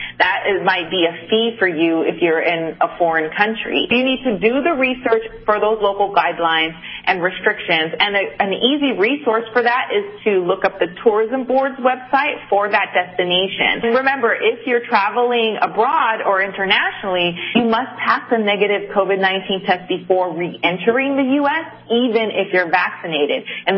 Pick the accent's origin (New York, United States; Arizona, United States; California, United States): California, United States; Los Angeles; I grew up in Los Angeles, and our family was on the East Coast.